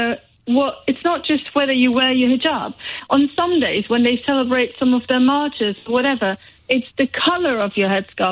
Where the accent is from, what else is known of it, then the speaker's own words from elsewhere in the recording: Germany; got Iranian roots. My parents lived there most of their life into their 20s. And I grew up in Germany